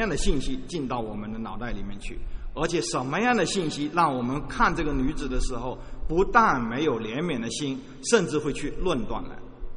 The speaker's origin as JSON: {"language": "Chinese", "country": "China", "said": "我不知道有没有像我们中国人面子一样"}